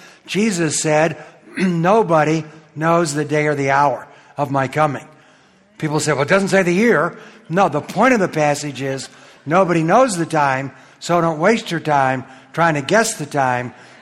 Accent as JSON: {"language": "English", "town": "Detroit", "region": "Michigan", "country": "United States", "tie": "born there", "said": "I was born in Detroit, Michigan, in a non-believing family."}